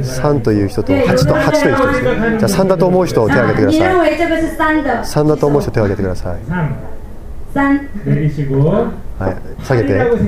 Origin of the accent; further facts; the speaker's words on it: South Korea; Japanese is a second language; 私は韓国人なんですけども